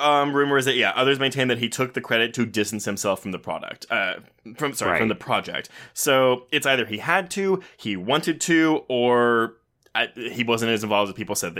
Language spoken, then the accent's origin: English; Richmond, Texas, United States; This movie was filmed no less than 20 minutes away from the house I grew up in Richmond, Texas.